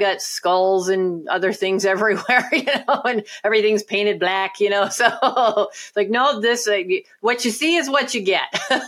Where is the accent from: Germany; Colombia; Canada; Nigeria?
Germany; English is a second language; now in United States; So growing up in German culture, shame is not a part of what, you know, coming of age and so forth. Shame, I know over here in the United States, there's a lot of shame around sexuality.